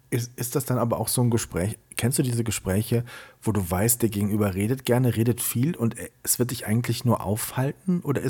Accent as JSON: {"language": "German", "town": "Siegburg", "region": "North Rhine-Westphalia", "country": "Germany", "tie": "born or raised there", "said": "Ich war mit 15 Jahren mal Wagenengel bei uns zu Hause in Siegburg"}